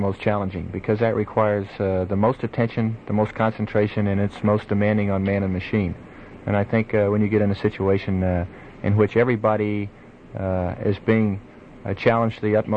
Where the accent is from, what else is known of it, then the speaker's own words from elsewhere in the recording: San Antonio, Texas, United States; born there; Well, I was born in San Antonio, Texas.